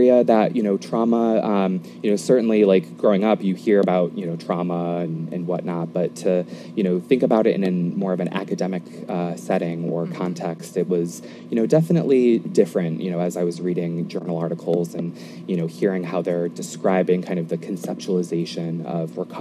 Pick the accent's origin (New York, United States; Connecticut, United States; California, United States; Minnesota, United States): Connecticut, United States; specialty clinic on the Institute of Living's campus in Hartford, Connecticut. So I was able to go back to my home state for my post-bac, which was really nice to reconnect with my family and friends.